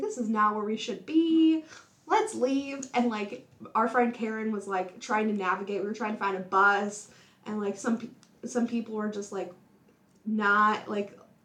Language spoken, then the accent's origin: English; Midwest, United States; they're like, "You're from the Midwest." We're like, "Yes."